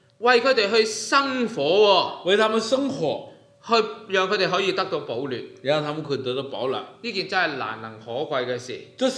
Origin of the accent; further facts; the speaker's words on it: Xinhui, Guangdong, China; 本地人就是类似我，比如我是新会人。